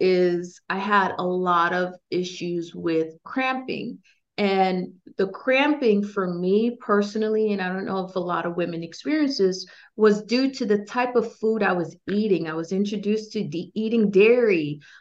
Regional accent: New England, United States; I am from the New England as well.

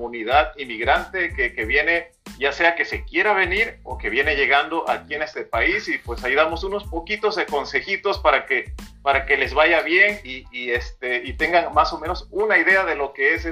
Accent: Cacalutla, Guerrero, Mexico; Ah, pónganle Cacalutla, ¿no? Y ese es el nombre de mi pueblo. Es un pueblo que tiene 3,000 habitantes. No es muy grande.

